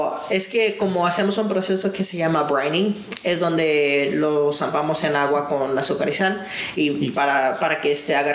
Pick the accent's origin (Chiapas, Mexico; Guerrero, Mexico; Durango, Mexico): Guerrero, Mexico; Ayutla de los Libres; De donde yo soy, se llama Ayutla de los Libres Guerreros.